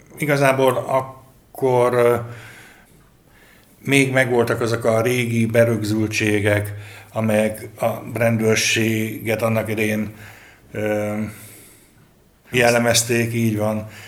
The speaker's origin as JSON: {"language": "Hungarian", "town": "Karcag", "region": "Jász-Nagykun-Szolnok", "country": "Hungary", "tie": "born there", "said": "Hozzáteszem, én karcagi születésű vagyok"}